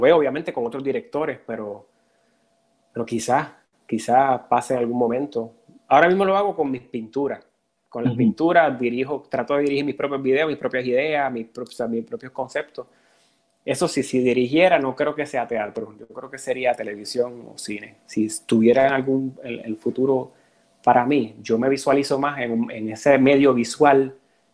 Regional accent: Puerto Rico; me permitieron utilizar mi acento de nuevo, que me permitan utilizar el acento y mi, de la manera que uno es como puertorriqueño, como hispano, como latino

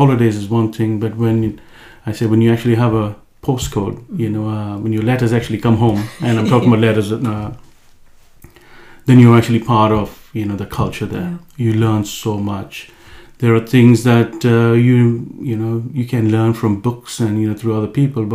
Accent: Mumbai, Maharashtra, India; now in Norway; born and raised in India, in Mumbai, a crowded city, 20 million people, and now I'm here, you know, looking outside your window here in sunny Norway, population of only 500,000. But born and raised in India, and spent, you know, my teenage, you know, life.

